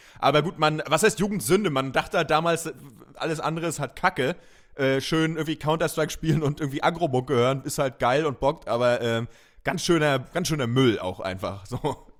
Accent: Schwerin, Mecklenburg-Vorpommern, Germany; Aber zurück zu bei uns in Schwerin war es aber so, Eastpak war aber gleichgeschaltet.

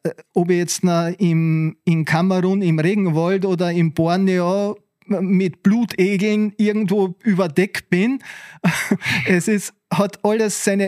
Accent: Austria; wir als Österreicher haben einen Chapter

